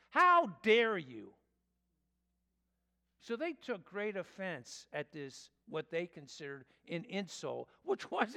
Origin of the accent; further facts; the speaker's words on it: England, United Kingdom; As English people, we don't really connect what we should because it's no fault of our own. We're not speaking Hebrews.